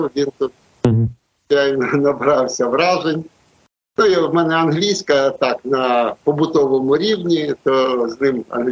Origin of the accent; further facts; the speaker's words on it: Kyiv, Ukraine; Я народився в Києві, у нас школа була, сад шкільний був на території Лаври, ми ходили туди яблуки збирати.